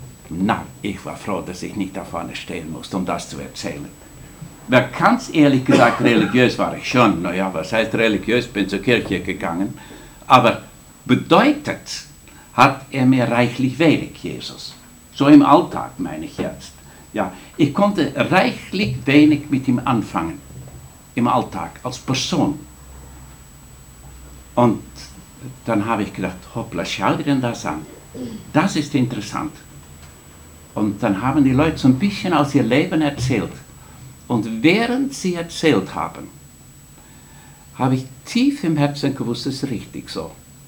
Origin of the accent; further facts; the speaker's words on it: Netherlands; German is a second language; bin ein Holländer, das brauche ich nicht einmal zu verraten, das könnt ihr nach dem dritten Satz schon hören.